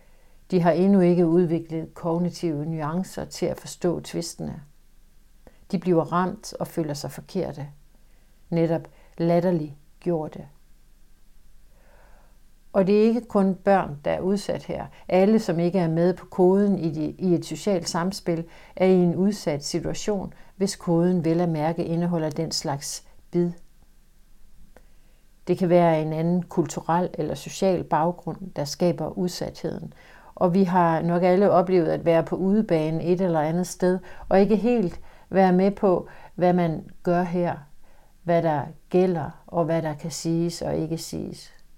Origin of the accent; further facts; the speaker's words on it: Ikast, Central Denmark Region, Denmark; Ikast, 1971. Jeg står i køkkenet i mit barndomshjem. Jeg er 8 år gammel.